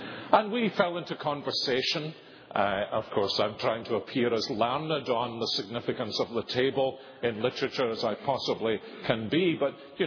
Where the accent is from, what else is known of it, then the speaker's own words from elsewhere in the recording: Scotland, United Kingdom; as a Scotsman